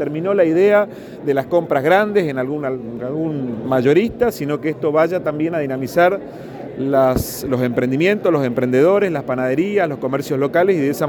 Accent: Chaco, Argentina; que somos todos los chaqueños

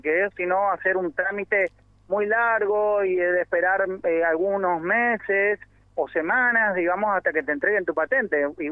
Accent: Resistencia, Chaco, Argentina; yo soy de Resistencia, vivo cerca del centro. Justamente estoy en Julio Roca y calle 1.

